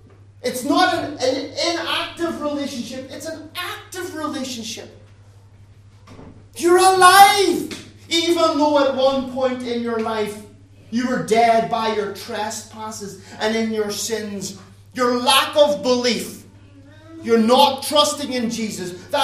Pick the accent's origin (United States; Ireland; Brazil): Ireland; because I'm an Irish man